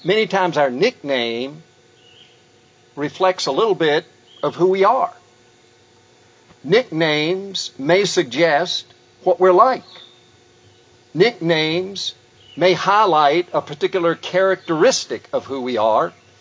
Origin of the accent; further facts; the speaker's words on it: South Korea; English is a second language; When I was growing up in Korea, I was called by my Korean buddies